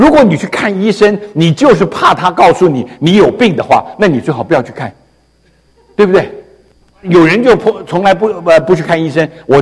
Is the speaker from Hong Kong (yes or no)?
no; Taiwan; 所以你看，我们这个台湾跟中国很多地方都不一样